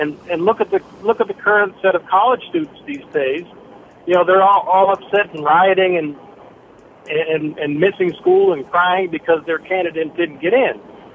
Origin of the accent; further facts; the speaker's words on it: United States; You know, I grew up in America.